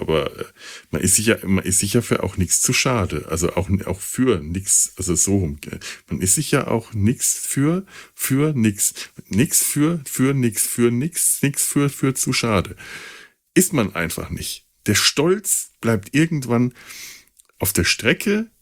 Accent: Bavaria, Germany; now in Cologne, Germany; Ich bin Franke. Mit Konsonanten stehen wir auf Kriegsfuß. Ich bin aber nicht in Franken. Ich bin einfach nur hier in Köln zu Hause in meiner Wohnung.

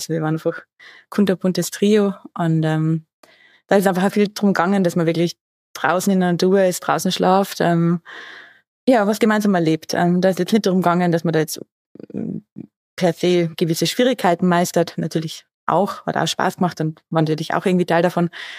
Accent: Carinthia, Austria; now in Innsbruck, Austria; Ich komme ursprünglich aus Kärnten, aber wohne jetzt schon länger in Innsbruck, in Tirol.

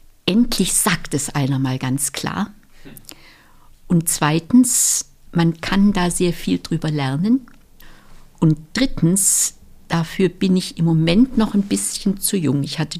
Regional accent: Stuttgart, Baden-Württemberg, Germany; Und ich bin auch in der Nachkriegszeit aufgewachsen. Mein Jahrgang ist 46 und wir spielten in Ruinen. Das war das tägliche normale Umfeld, Trümmerfelder in Stuttgart.

